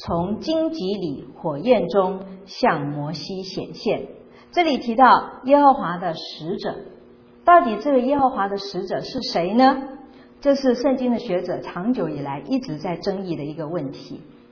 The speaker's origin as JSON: {"language": "Chinese", "country": "China", "said": "这个在我们中国人当中，我们发现很多时候我们很多人也是同样有两个名字"}